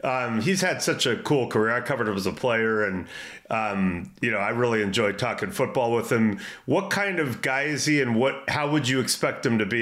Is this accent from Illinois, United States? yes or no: no; Texas, United States; We're like dirt poor. And, you know, we're from Texas.